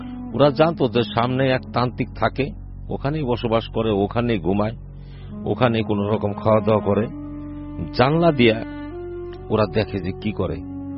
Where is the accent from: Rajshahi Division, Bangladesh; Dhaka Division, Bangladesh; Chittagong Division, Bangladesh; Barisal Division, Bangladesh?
Dhaka Division, Bangladesh; Faridpur; আমার বাড়ি ফরিদপুর টাপা খোলা লেকপার।